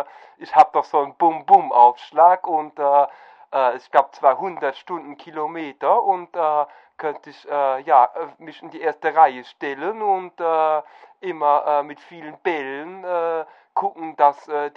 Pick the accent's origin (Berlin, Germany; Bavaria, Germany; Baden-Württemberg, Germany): Baden-Württemberg, Germany; Und ich komme doch auch aus der Nähe von Philippsburg und ist dann nicht weit weg nach Leimen.